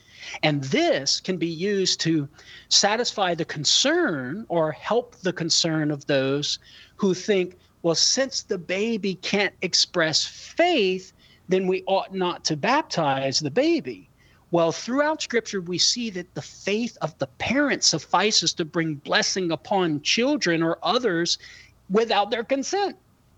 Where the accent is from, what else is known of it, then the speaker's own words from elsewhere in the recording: Louisiana, United States; I can have a hard time pronouncing that one as a Cajun.